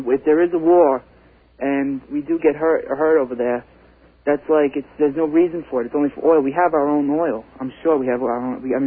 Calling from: Central Islip, New York, United States; I'm calling from Central Islip.

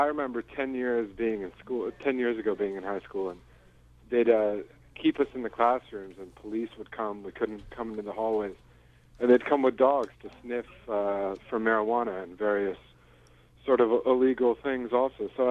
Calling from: Montreal, Quebec, Canada; I'm calling from Montreal.

